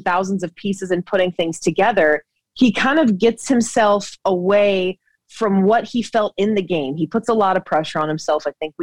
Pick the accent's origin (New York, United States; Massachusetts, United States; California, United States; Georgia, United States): Georgia, United States; I grew up in Georgia and we had our dad loved animals, everything.